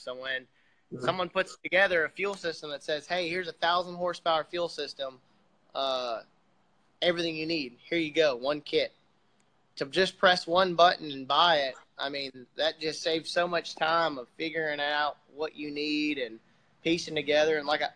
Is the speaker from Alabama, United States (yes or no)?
yes; Alabama, United States; I mean, you had Matt from Washington, and then I came from Alabama